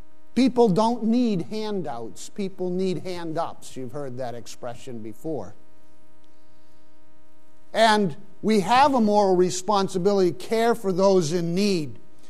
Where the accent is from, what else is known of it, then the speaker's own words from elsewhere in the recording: Pakistan; When I grew up in Pakistan, Christian bookstores were an important part of the ministry